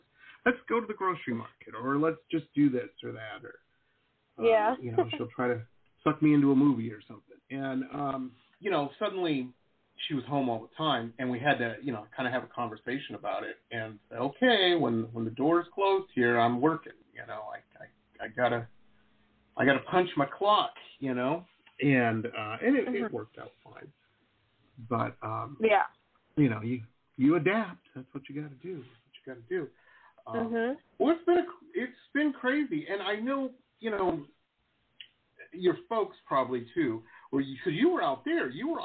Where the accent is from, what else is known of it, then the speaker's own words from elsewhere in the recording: Detroit, Michigan, United States; now in South Florida, United States; I'm an old man. I grew up in Detroit, you know, very little scares me, you know what I mean?